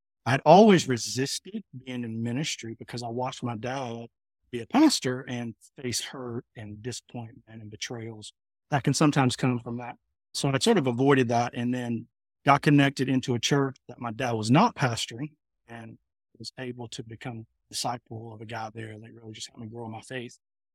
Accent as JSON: {"language": "English", "region": "South Carolina", "country": "United States", "tie": "born or raised there", "lives_now": "Oklahoma, United States", "said": "I grew up in South Carolina, pastor's kid, upstate South Carolina, diehard Clemson fan. Here in Oklahoma."}